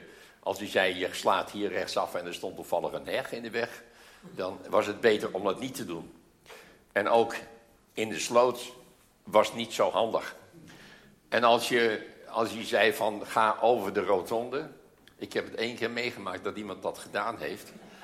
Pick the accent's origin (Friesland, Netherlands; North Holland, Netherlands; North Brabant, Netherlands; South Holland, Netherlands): Friesland, Netherlands; Dus ik moest via, je zou bijna zeggen, bij Lekkum om, zouden wij in Friesland zeggen.